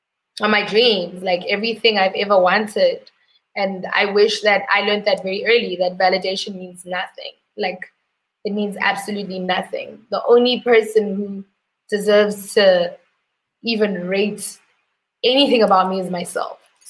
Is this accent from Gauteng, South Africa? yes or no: yes; Johannesburg, Gauteng, South Africa; I grew up, I'm a Joburg girl. I grew up in Lanesia, spent lots of my time in Soweto, moved even to Yeovil at some point. I've even experienced Prakpan